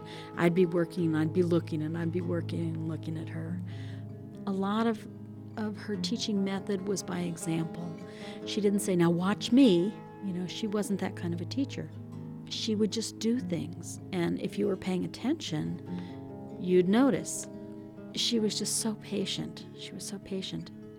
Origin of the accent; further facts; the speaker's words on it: Hopland, California, United States; I'm from the Hopland Rancheria, Hopland Band of Pomo Indians.